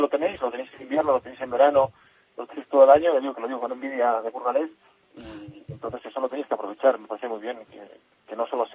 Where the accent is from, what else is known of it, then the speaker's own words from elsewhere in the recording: Burgos, Castile and León, Spain; porque yo soy de Burgos, con lo cual solo puede darme envidia